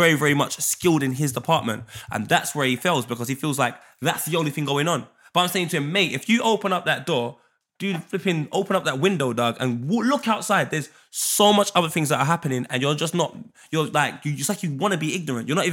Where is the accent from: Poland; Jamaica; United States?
Jamaica; So if I see a girl in a club, I'm Jamaican, I'm going to move to you.